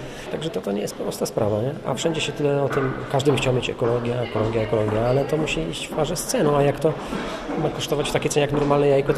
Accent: Pomeranian Voivodeship, Poland; Pod Starogardem.

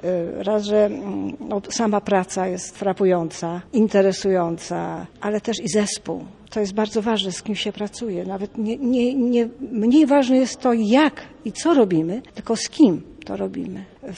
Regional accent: Gdynia, Pomeranian Voivodeship, Poland; ja jestem gdynianką z urodzenia. Prawie, że całe swoje życie dorosłe, dzieciństwo spędziłam w Gdyni.

